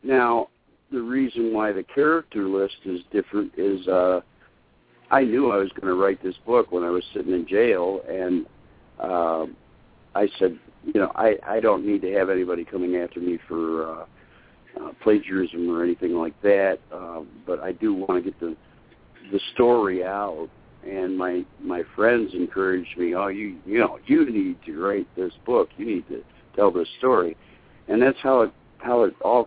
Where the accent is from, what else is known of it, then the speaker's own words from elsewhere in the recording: Syracuse, New York, United States; I grew up in Syracuse, New York.